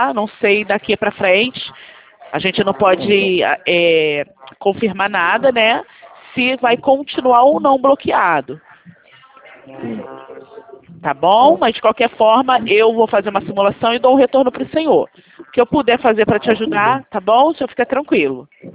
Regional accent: Rio de Janeiro, Brazil; eu sou do centro do Rio de Janeiro, tá bom?

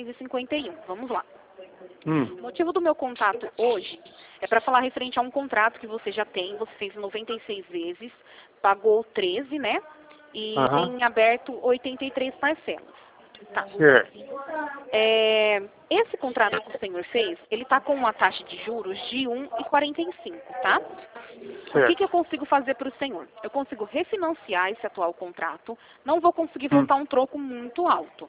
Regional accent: Rio Claro, São Paulo, Brazil; Sou de Rio Claro

